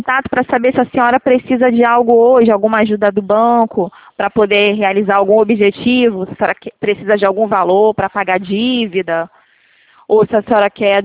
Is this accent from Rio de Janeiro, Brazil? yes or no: yes; Rio de Janeiro, Brazil; Sou do Rio, falo aqui do centro do Rio, Presidente Vargas.